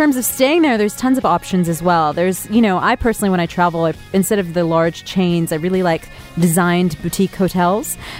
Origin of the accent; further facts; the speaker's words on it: Dubai, United Arab Emirates; I am Indian, but I grew up here in Dubai.